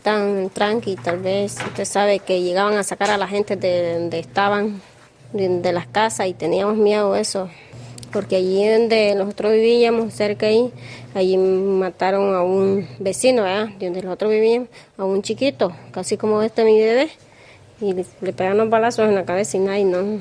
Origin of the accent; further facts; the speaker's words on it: Managua, Nicaragua; Y ahí lo venimos de allá de Nicaragua, ¿verdad?